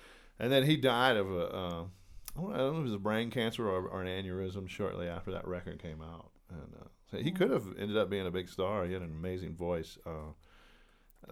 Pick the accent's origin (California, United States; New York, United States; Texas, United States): Texas, United States; Beaumont; born there; And I was born in Beaumont, Texas, southeast Texas, near Houston, kind of between Houston and the Louisiana border there.